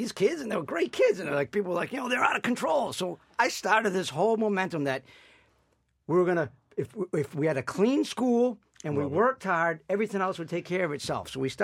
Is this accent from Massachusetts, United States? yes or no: yes; Newton, Massachusetts, United States; I grew up in Newton Upper Falls, which is a working class community in the city of Newton